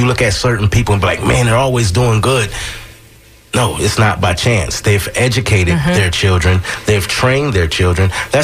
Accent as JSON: {"language": "English", "town": "Detroit", "region": "Michigan", "country": "United States", "said": "As you all know, I'm from Detroit, Michigan."}